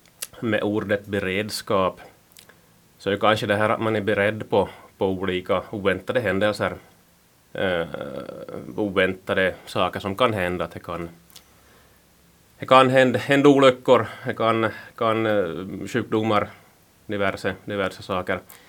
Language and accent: Swedish; Pedersöre, Ostrobothnia, Finland; Jag kommer från Östensö i Pedersöre kommun.